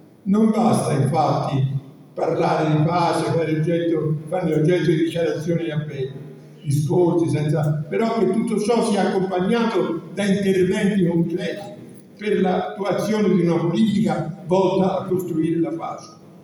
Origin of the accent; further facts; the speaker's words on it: Florence, Tuscany, Italy; Io sono di Firenze